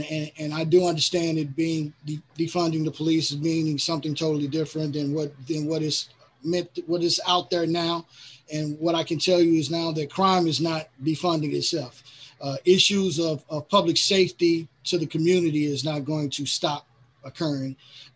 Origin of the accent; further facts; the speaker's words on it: East St. Louis, Illinois, United States; I grew up in East St. Louis, Illinois.